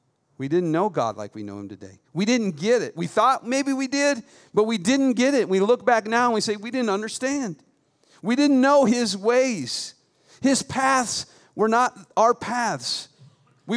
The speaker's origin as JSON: {"language": "English", "country": "United States", "said": "because, well, I'm an American."}